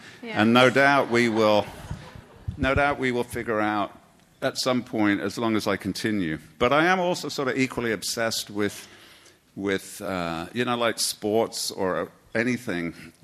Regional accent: United Kingdom; And I come from Britain, and the whole point of working when you're in Britain is that you can retire at some point.

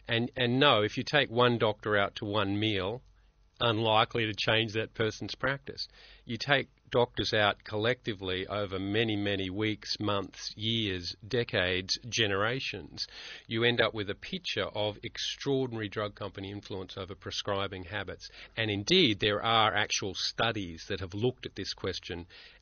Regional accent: Brisbane, Queensland, Australia; I had friends of mine. I grew up in Brisbane.

